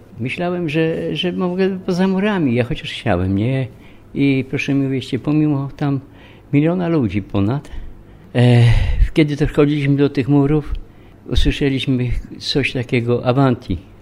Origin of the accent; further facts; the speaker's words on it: Wrocław, Lower Silesian Voivodeship, Poland; Tak, ja z Wrocławia, tak.